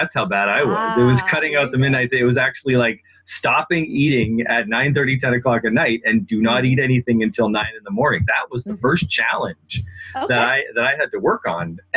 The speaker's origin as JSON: {"language": "English", "country": "Canada", "said": "I'm from Canada"}